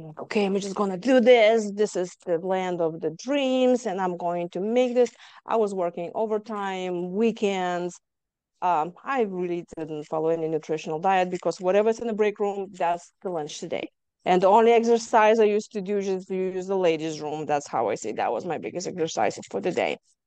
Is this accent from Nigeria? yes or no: no; Lithuania; English is a second language; moved away as an adult; now in Houston, United States; I grew up in Lithuania and now I live in Houston, Texas.